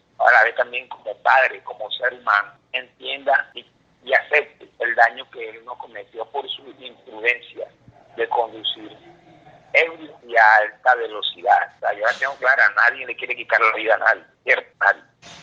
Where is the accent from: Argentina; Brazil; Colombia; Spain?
Colombia; En mi país Colombia, lo amo, es mi país lo amo